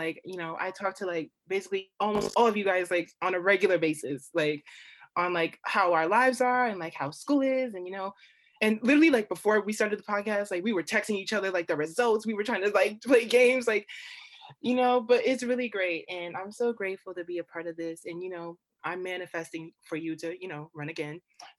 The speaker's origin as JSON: {"language": "English", "town": "Queens", "region": "New York", "country": "United States", "said": "So I'm from Queens, New York"}